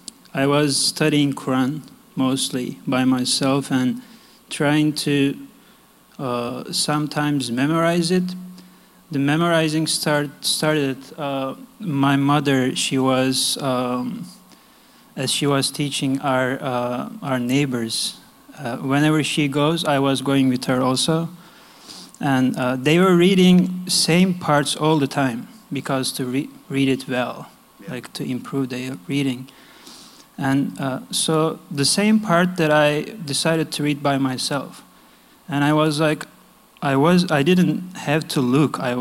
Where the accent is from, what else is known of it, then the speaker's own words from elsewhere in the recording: Istanbul, Turkey; moved away as an adult; I'm originally from Turkey. I came here in 2019. So when I came here, I was 24. And I'm from Istanbul. I have lived in Istanbul for all those years, 24 years. And after that, I came here.